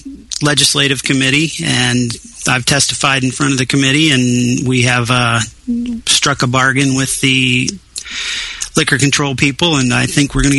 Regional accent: Kansas City, United States; Well, I'm from Kansas City. I'm the president of the Kansas City Beermeisters Club.

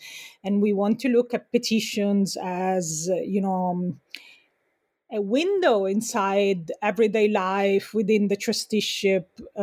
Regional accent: Sicily, Italy; now in United States; I'm from a colonial family. I'm also from Sicily, right, which to Antonio Gramsci was part of Italy internal colonialism, and I live in the US where I'm a feminist migrant

